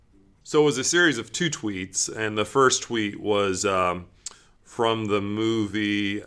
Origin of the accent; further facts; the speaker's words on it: Columbia, Missouri, United States; I'm from Columbia, Missouri.